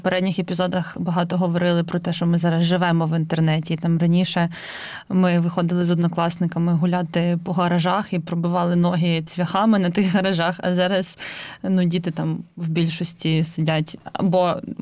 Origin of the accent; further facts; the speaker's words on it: Kyiv Oblast, Ukraine; born there; Я народилася в Київській області, я не з Галичини, я тут приїжджа 5 років, як.